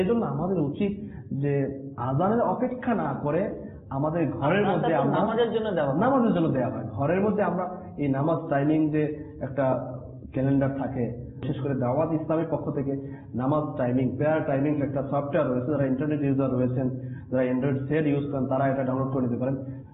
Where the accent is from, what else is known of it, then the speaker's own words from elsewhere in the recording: Barisal, Barisal Division, Bangladesh; যেমন আমার বাড়ি বরিশালে সময়সূচি অনেক ডিফারেন্স রয়েছে